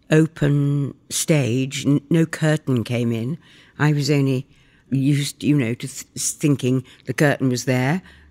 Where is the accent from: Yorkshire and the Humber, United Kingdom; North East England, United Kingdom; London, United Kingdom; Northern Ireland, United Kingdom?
Yorkshire and the Humber, United Kingdom; York; I was born in York in England, and I was brought up there, and my father was a doctor, and I had 2 brothers.